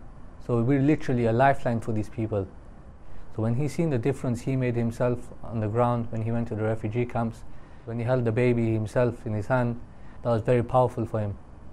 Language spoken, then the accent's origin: English; United Kingdom; I'm a British Muslim